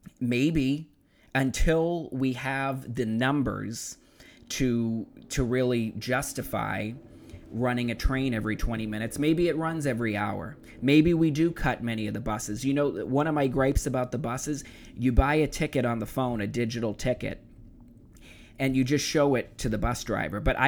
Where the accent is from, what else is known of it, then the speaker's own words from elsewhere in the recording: Boston, Massachusetts, United States; I'm from Boston originally, I went to Boston Public Schools for high school